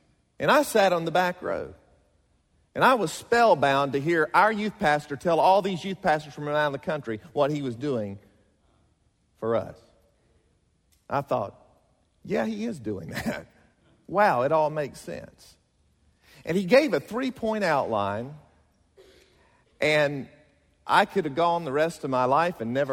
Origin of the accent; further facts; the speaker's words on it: Mississippi, United States; I'm from Mississippi, so Mississippi, you're either a Christian or a Jew. That's all you are.